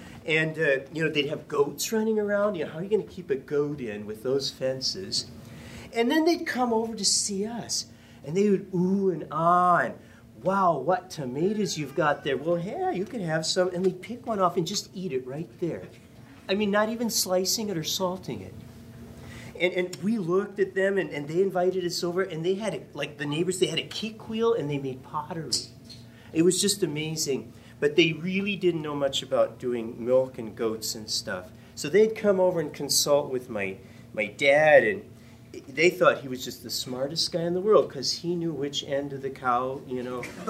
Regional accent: New Glarus, Wisconsin, United States; also born or lived in Buchanan County; when we moved, when I was just a little 2.5-year-old, we moved from Buchanan County, where I was born, to New Glarus because you could buy farms for not very much money.

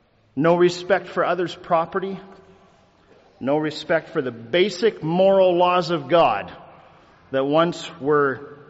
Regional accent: Salmon Arm, British Columbia, Canada; I'm from Salmon Arm, British Columbia, not too far north of here.

